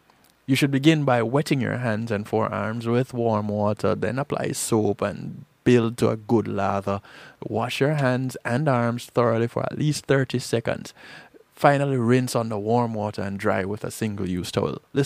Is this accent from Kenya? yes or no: no; Jamaica; give each other a call and check up on each other and see how we're doing, and we're talking about growing up in Jamaica.